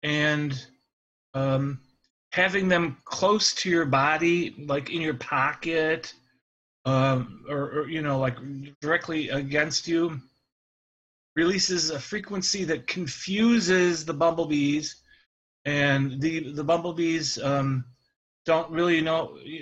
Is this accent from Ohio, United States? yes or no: no; Detroit, Michigan, United States; from Detroit, Michigan area.